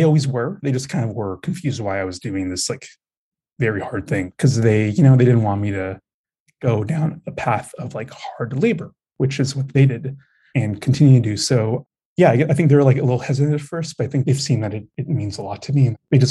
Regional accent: United States; born there; And I think I'm also an American-born Mexican, second generation.

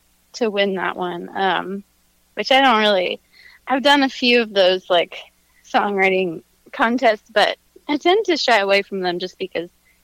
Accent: Clifton Forge, Virginia, United States; Yeah, I grew up in Clifton Forge.

